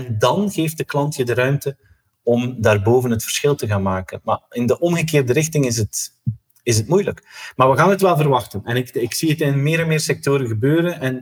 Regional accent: Maldegem, East Flanders, Belgium; now in Knesselare, Belgium; Ik woon in België, dat weet je. Ik woon in Knesselaren. Dat is een klein dorpje, maar oorspronkelijk ben ik van Maldegem. Dat is eigenlijk 10 kilometer waar ik nu vandaan woon.

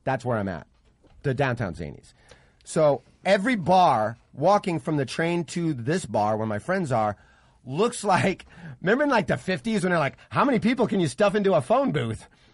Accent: Santa Monica, California, United States; Dude, there's probably in my hometown, there was probably that many people arrested. 14. That's how great those. And I'm talking about Santa Monica

